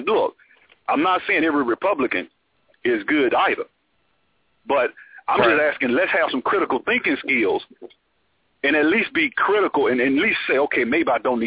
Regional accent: Alabama, United States; I'm from Alabama.

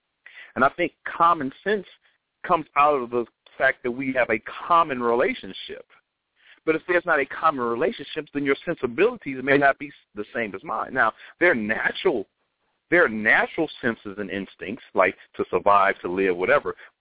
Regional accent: Chicago, Illinois, United States; I'm from Chicago.

